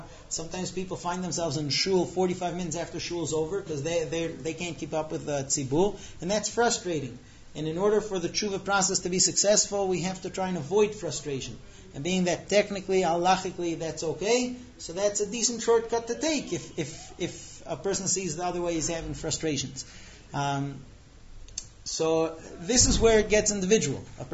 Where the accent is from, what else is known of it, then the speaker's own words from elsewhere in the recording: United States; now in Israel; I come from America. I mean, I was born here, but I grew up there.